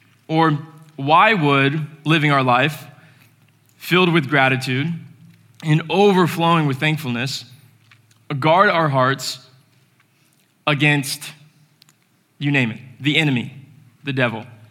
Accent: Florida, United States; I'm from Florida, and this cold weather is horrendous.

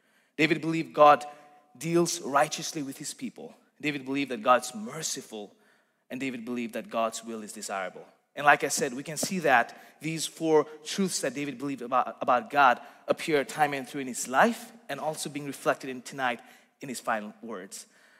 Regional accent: Nepal; Growing up in Nepal, I remember singing this Nepalese Christian song

